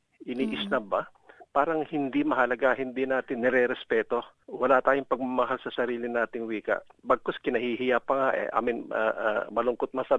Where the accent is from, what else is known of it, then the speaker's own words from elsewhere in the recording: Central Luzon, Philippines; Dahil ako tubong Bulacan, kumbaga sa madali ako mag-isip ng mga salita.